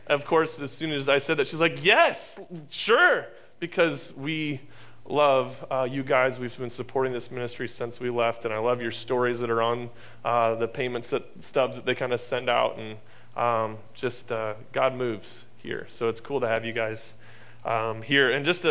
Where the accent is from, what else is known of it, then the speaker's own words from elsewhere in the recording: Normal, Illinois, United States; I actually grew up about seven houses south of Pete, to be honest. I'm born and raised in Normal